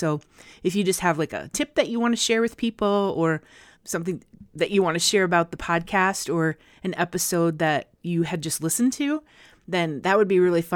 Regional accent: Midwest, United States; because I'm from the Midwest and it's awkward and we don't like to ask for anything.

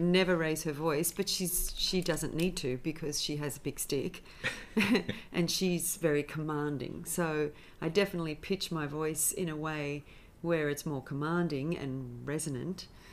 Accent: Sydney, New South Wales, Australia; I'm a Sydney girl. I grew up in the St. George area. And then I went to school in the St. George area and the Sutherland Shire. And then I moved to the eastern suburbs when I was a bit older and lived there most of the rest of my life

